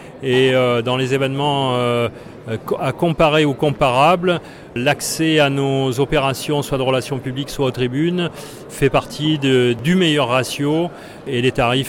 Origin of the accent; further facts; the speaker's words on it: Marseille, Provence-Alpes-Côte d'Azur, France; c'est Marseille. Je suis Marseillais.